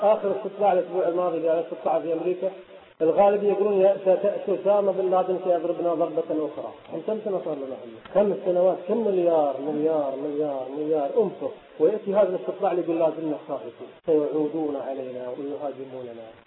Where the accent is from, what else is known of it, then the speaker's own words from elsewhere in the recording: Iraq; احنا ليش عندنا في العراق احنا ليش فاشلين من فشل الى فشل